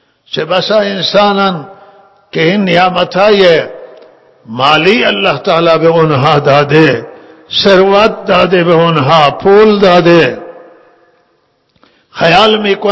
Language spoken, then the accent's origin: Persian; Zahedan, Sistan and Baluchestan, Iran; خیلی ثروتمند ما در شهر خودمون زایدان دیدیم